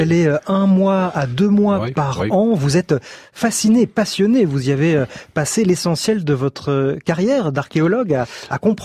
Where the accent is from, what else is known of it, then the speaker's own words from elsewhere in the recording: Belgium; Vous avez raison, en tant que Belge, de me remettre à ma place.